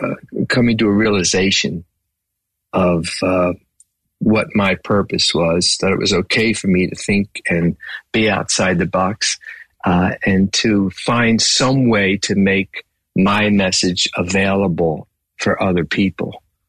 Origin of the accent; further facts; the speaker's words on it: Philadelphia, Pennsylvania, United States; I grew up in Philly, Philly born and bred, as they say. I grew up in a home that was a Christian church going home.